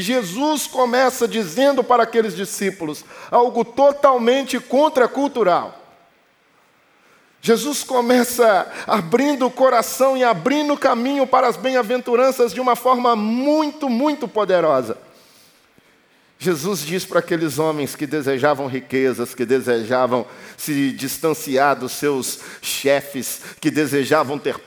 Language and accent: Portuguese; Belo Horizonte, Minas Gerais, Brazil; Muitos sabem que eu sou de Belo Horizonte. Né? Eu vim para cá em 2021. E eu tenho 35 anos.